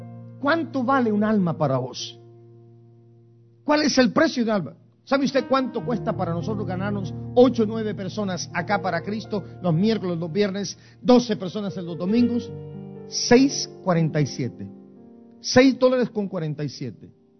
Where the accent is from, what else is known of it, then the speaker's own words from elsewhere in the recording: Guastatoya, El Progreso, Guatemala; que fueron misioneras en mi pueblo, en Guastatoya, en Guatemala